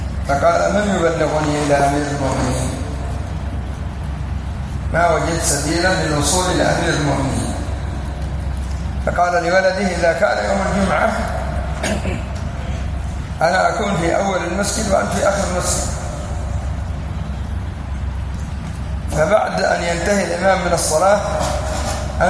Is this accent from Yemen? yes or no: yes; Yemen; accent: Yemeni; يعني على لهجتنا اليمنية